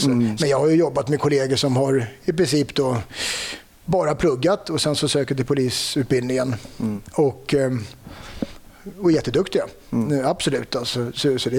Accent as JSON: {"language": "Swedish", "town": "Stockholm", "region": "Stockholm County", "country": "Sweden", "tie": "born or raised there", "said": "Jag är uppvuxen söder om Stockholm, Långbro, Älvsjö. Mm. Och jag har flyttat tillbaka i mitt föräldrahem också."}